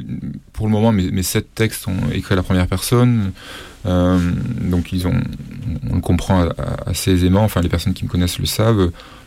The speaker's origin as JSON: {"language": "French", "town": "Avignon", "region": "Provence-Alpes-Côte d'Azur", "country": "France", "tie": "born or raised there", "said": "Ma première exposition photo, c'était dans ma ville natale à Avignon."}